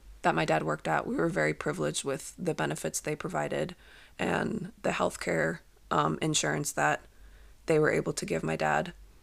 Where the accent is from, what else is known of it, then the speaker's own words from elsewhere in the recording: South Korea; now in United States; growing up in Korea, it was just a common thing to do if you had a flu